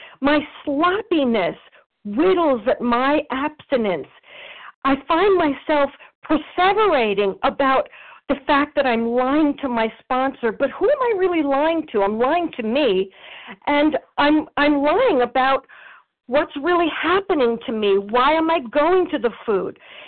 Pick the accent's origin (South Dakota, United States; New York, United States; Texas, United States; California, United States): New York, United States; because I'm a New Yorker, I'm Italian